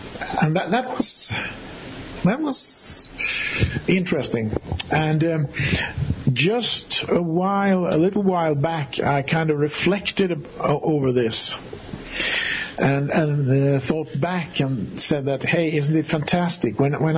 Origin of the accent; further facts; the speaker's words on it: Ludvika, Dalarna County, Sweden; English is a second language; now in Skåne, Sweden; I moved from my hometown, which is called Ludvika, and it's quite far up north in Sweden, to Skåne, where I live now, which is a province in the very south